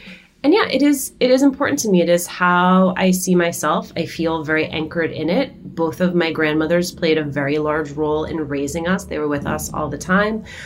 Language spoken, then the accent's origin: English; Union City, New Jersey, United States; We grew up in Union City, New Jersey. It was where the Cubans who didn't go to Miami went. It was called Havana on the Hudson.